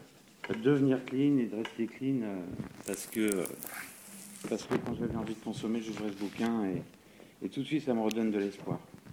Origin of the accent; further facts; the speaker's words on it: Paris, Île-de-France, France; Je suis originaire de Paris, mais je suis parti